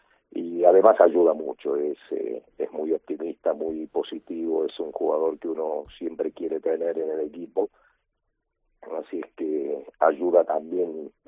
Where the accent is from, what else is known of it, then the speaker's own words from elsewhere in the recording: Argentina; now in Spain; cuando estoy en Argentina me dicen qué europeo que estás, y cuando estoy en España, que soy muy argentino